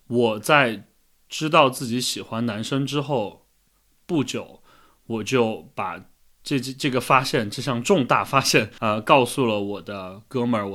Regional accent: Sichuan, China; 我出生成长在四川的一个相对的一个小城市，然后那里的生活节奏很慢，大家也都有自己相对封闭的圈子

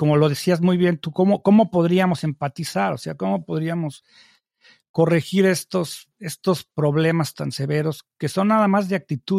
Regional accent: Mexico; moved away; yo no vivo en México, yo tuve que emigrar y una de las razones por las que salí de México

